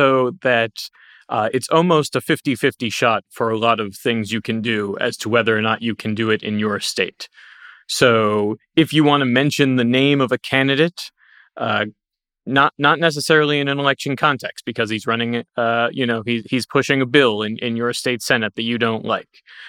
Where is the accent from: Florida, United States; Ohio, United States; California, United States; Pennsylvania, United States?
Ohio, United States; including my home state of Ohio, where SBA v. Dryhouse was played out.